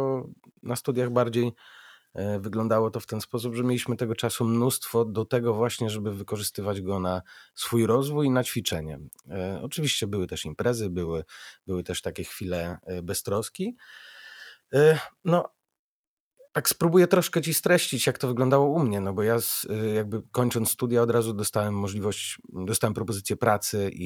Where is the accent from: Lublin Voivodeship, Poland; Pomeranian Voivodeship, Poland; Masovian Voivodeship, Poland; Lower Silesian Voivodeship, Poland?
Lublin Voivodeship, Poland; Lublin; chyba jedyna w województwie lubelskim, bo pochodzę z Lublina